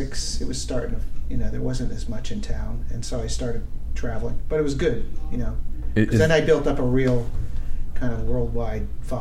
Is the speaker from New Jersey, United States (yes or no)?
yes; New Jersey, United States; I know the songs. I'm from New Jersey. I'm ready.